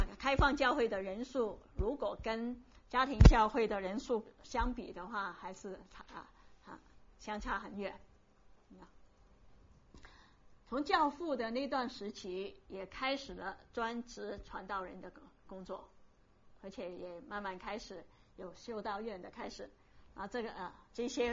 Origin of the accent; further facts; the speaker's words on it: Macau; 我虽然是澳门的，可是我不懂我在澳门长大的，可是我不懂。